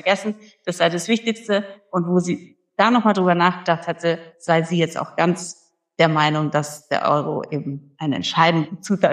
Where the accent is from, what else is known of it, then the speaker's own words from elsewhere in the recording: Germany; Als Deutsche, als wirklich mit allem, was das beinhaltet, belastete oder auch nicht Person, ist das für mich ein klares Friedensprojekt